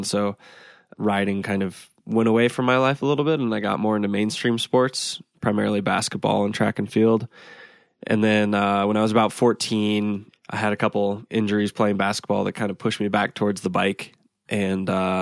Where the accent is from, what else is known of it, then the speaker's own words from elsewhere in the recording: Dripping Springs, Texas, United States; So I was born in a kind of rural outside Austin, Texas, about 20 minutes outside of Austin, Texas. Closest town was this very little town called Dripping Springs that is now not such a little town. But yeah, born and raised there in central Texa